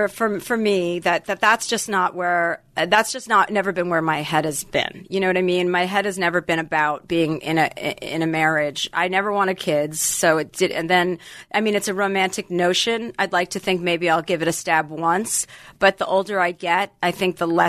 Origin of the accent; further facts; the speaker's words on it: Livingston, New Jersey, United States; In Livingston, New Jersey.